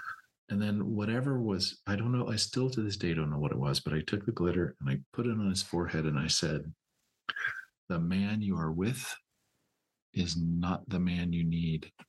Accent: Toronto, Ontario, Canada; moved away as an adult; now in San Francisco, United States; So I've lived in San Francisco since 1999. I'm from Toronto. And actually, I had a decade of working as a sister in Canada before I came here.

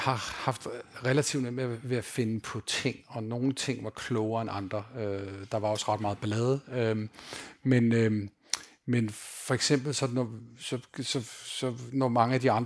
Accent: Skovshoved, Capital Region of Denmark, Denmark; born there; also born or lived in Zealand; Jeg er født i København, eller født i Skovshoved, flyttede til Nordjylland, og flyttede, boede der i nogle år, og så flyttede tilbage til Sjælland igen.

